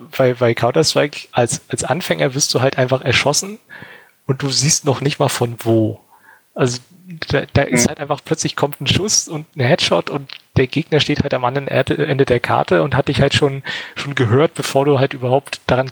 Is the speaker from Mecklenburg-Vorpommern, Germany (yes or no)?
yes; Rostock, Mecklenburg-Vorpommern, Germany; wir sind damals auch tatsächlich da beim Sinister bei uns in Rostock im Kino war halt ein Internetcafé